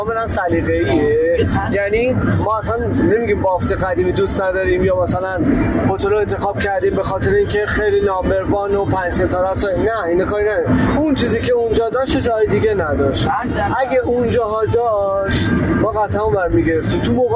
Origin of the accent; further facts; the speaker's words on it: Karaj, Alborz, Iran; من کرج، تهران.